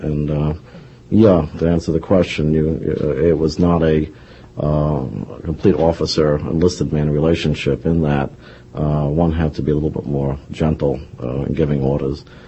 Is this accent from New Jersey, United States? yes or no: no; New York, United States; Yes, I was born in New York City and moved to Long Island with my parents at a very early age.